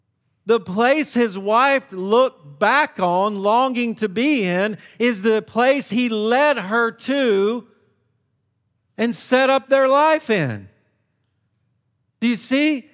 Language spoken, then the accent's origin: English; the South, United States; And I grew up in the South around country music.